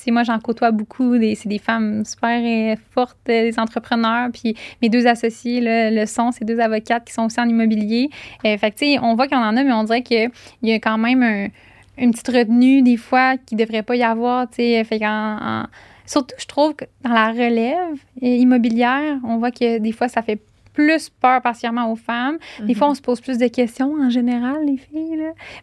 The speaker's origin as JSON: {"language": "French", "town": "Quebec City", "region": "Quebec", "country": "Canada", "said": "Moi, je viens de Québec. Ouais, j'ai été à Montréal, j'ai travaillé à Montréal pendant 4-5 ans, mais là, je suis de retour à Québec avec ma petite famille"}